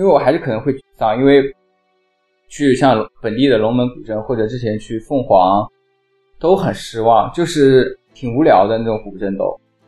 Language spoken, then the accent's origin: Chinese; Zhejiang, China; 浙江这个词的定义有变化，就是庞家湖那一块的浙江和其他部分像我的家乡感受很不一样